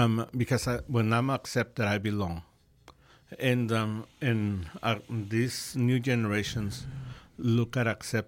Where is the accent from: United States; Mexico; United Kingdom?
Mexico; I am from Mexico, right?